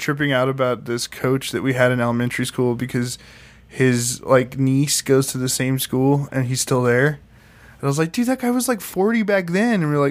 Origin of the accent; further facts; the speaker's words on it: Texas, United States; I am from Texas.